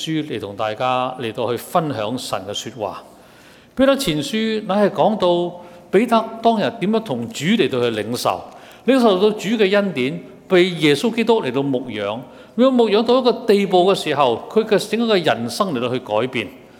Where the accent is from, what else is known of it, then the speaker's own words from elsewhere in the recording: Guangdong, China; 得个讲字，我们广东人叫做大只讲